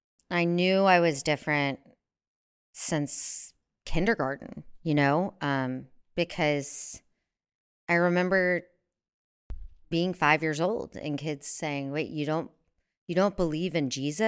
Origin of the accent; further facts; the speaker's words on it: Fort Worth, Texas, United States; I was coming from Fort Worth, Texas